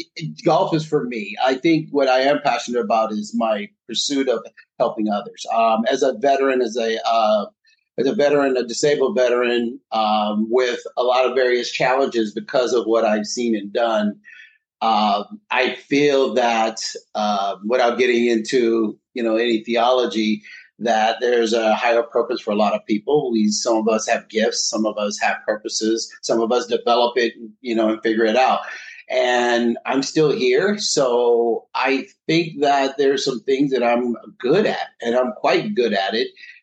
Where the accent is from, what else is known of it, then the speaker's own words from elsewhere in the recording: Compton, California, United States; I grew up in Compton, California, Southern Cal area. People know it because of like rappers … you know, all that stuff, actors like Anthony Anderson, et cetera. So that was where I was raised.